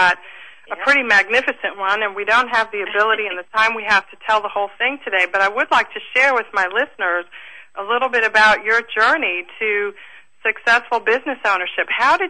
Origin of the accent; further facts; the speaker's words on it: Washington, District of Columbia, United States; When I grew up in Washington, D.C.